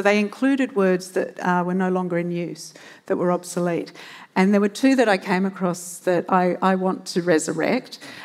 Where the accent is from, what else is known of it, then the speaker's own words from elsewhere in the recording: Adelaide, South Australia, Australia; now in United Kingdom; Muriel Matters was a woman from Adelaide, my hometown, and she actually was quite instrumental in the suffrage movement in the UK.